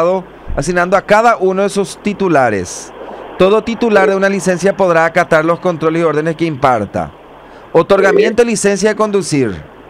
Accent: San Pedro de Ycuamandiyú, San Pedro, Paraguay; born there; porque soy nacido en San Pedro de Cuamandichú

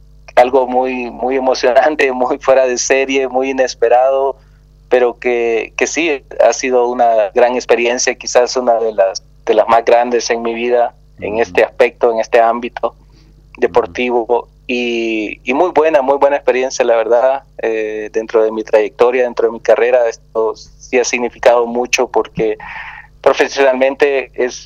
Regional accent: El Salvador; soy salvadoreño, así que mi carrera la inicié en El Salvador, en mi país

